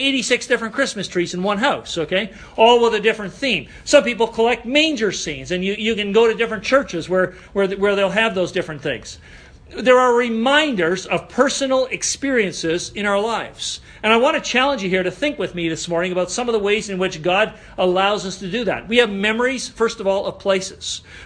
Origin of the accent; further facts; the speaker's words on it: Montreal, Quebec, Canada; We're both from Quebec, okay? I'm from Montreal